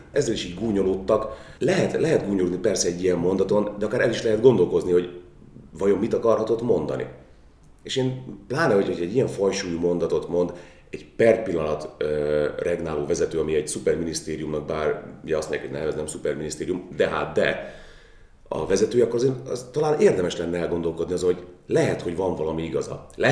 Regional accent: Hungary; born there; ha már egyszer itt születtem ebben az országban, és ezen a nyelven tanultam marha sok pénzért, akkor már szeretnék ebben az országban ezen a nyelven dolgozni

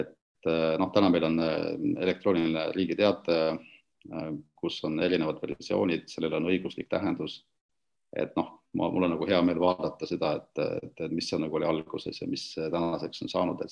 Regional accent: Viljandi, Viljandi County, Estonia; Ingliskeele baas, mida tulin Viljandist, ei olnud väga hea.

